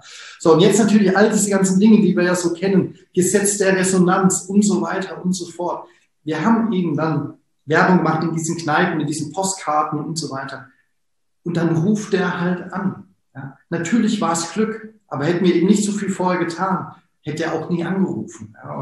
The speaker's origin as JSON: {"language": "German", "town": "Wiesbaden", "region": "Hesse", "country": "Germany", "said": "Jetzt in so einer Region, ich komme ja aus Wiesbaden"}